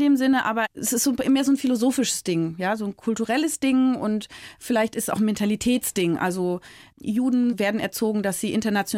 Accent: Berlin, Germany; Ich komme ja aus Berlin, ne?

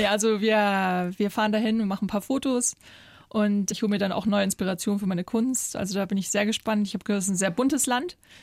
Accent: Sylt, Schleswig-Holstein, Germany; born there; ich bin ja auf Sylt geboren und wir waren ja sehr viel unterwegs

